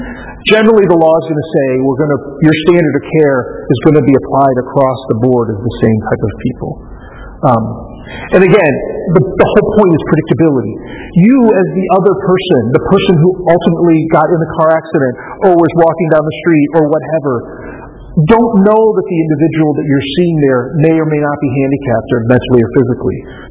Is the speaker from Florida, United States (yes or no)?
no; Detroit, Michigan, United States; moved away as an adult; when I moved here, I grew up in the Detroit area, and I moved here in the, like, I started late 80s when I started law school.